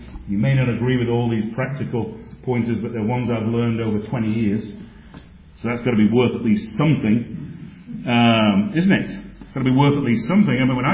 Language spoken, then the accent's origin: English; Yorkshire and the Humber, United Kingdom; I'm thinking, as a Yorkshireman, I've never been brought up in solid doctrine